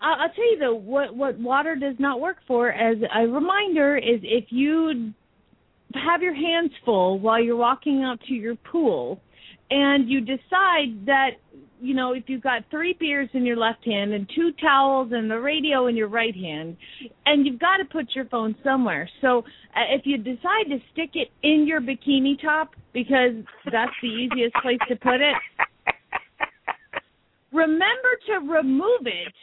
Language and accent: English; Phoenix, Arizona, United States; from Phoenix, Arizona